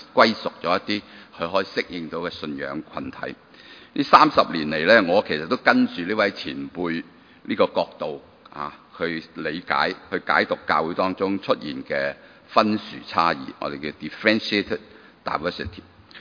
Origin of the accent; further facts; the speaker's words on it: Hong Kong; 如果用我哋香港人嘅話嚟翻譯咧